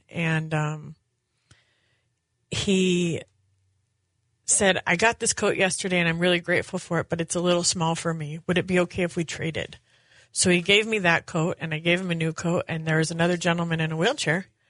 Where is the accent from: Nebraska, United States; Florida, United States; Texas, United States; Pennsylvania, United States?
Nebraska, United States; and like I'm from Nebraska, so it snows there in October also.